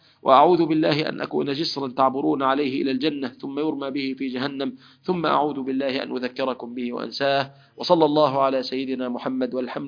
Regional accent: Egypt; ونسأل الله تعالى أن يحفظ بلادنا مصر وأمة

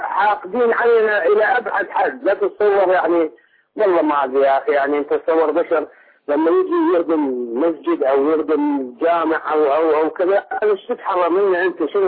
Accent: Baghdad, Baghdad Governorate, Iraq; انا من بغداد

